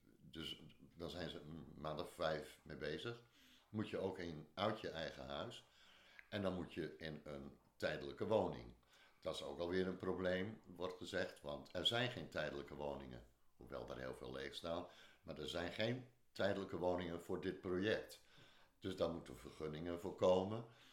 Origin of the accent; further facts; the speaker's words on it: Groningen, Netherlands; En dat wij als Groningers straks de schuld krijgen dat er te weinig gas is